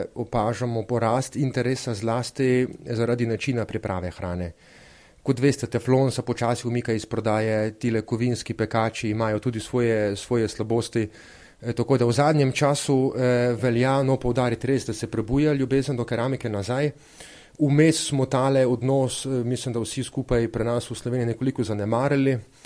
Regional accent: Mura, Slovenia; Po rodu nekako prihajamo iz Prekmurja

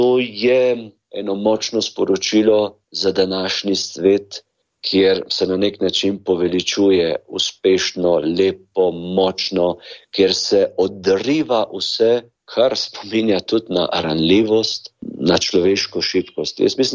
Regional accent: Trbovlje, Zasavje, Slovenia; da prihajam iz Trbovelj, iz Zasavja.

